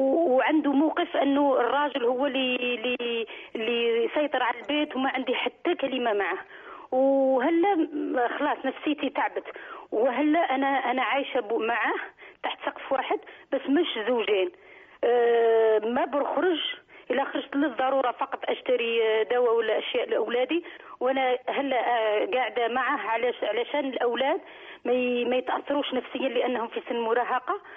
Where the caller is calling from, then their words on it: Belgium; أنا متصلة من بلجيكا